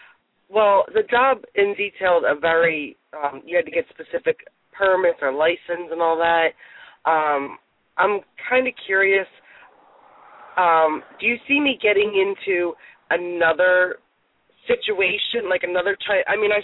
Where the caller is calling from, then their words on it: Pennsylvania, United States; I'm calling from PA.